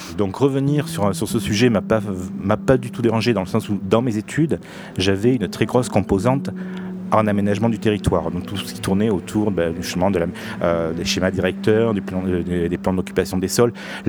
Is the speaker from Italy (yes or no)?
no; Marseille, Provence-Alpes-Côte d'Azur, France; J'ai continué sur Marseille, je suis marseillais d'origine. Donc je suis revenu tout naturellement à ma ville.